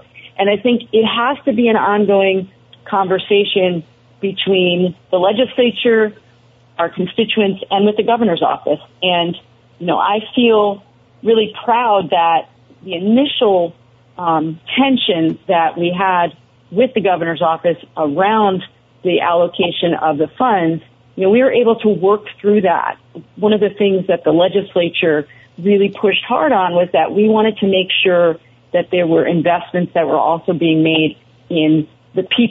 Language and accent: English; Brattleboro, Vermont, United States; my hometown is Brattleboro